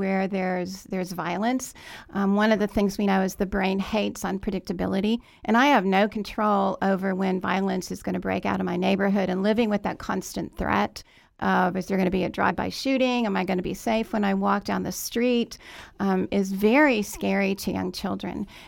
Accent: Washington, District of Columbia, United States; I grew up in the Washington, D.C. area, and on Sunday afternoons, I used to rock abandoned babies at D.C. General Hospital.

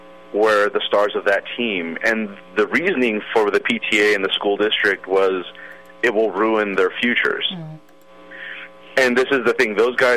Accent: California, United States; I come from Monterey County. It happens out there.

